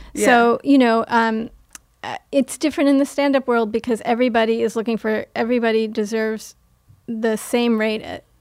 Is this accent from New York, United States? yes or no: yes; Queens, New York, United States; Queens. First in Corona, and then when I was going into high school, we moved to a place called Hillcrest, which was right near St. John's University.